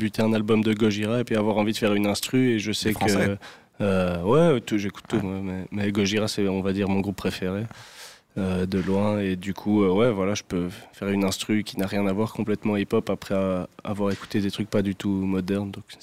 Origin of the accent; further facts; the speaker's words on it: Belgium; c'est bien en tant que belge de jouer là-dessus.